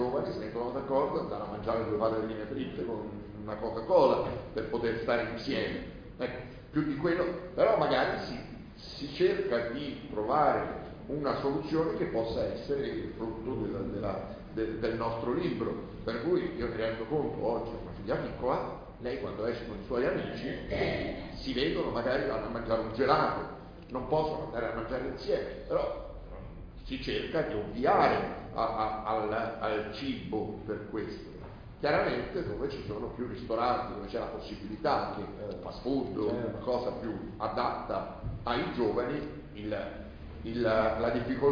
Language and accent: Italian; Rome, Lazio, Italy; now in Bologna, Italy; io sono romano da sempre, e anche se vivo qua a Bologna da 20 anni